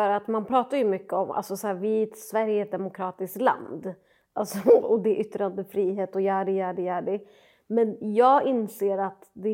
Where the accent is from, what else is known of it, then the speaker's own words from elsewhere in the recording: Palestine; jag är palestinier själv.